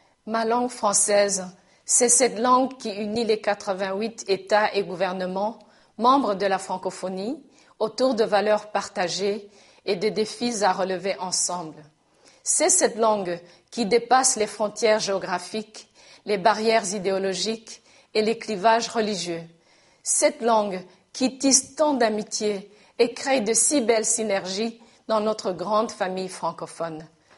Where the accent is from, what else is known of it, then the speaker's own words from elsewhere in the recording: Rwanda; first language Kinyarwanda; French is a second language; Pour moi, qui suis citoyenne du monde, profondément africaine et originaire de ce village nommé Rwanda, ma langue française vit et cohabite avec mes autres langues, ma langue maternelle et nationale, le Kinyarwanda, et mes autres langues de travail, l'anglais et le swahili.